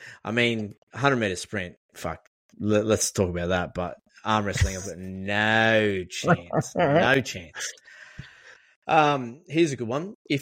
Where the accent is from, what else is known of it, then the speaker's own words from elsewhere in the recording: New South Wales, Australia; I was born in Sydney, but then I moved out to the country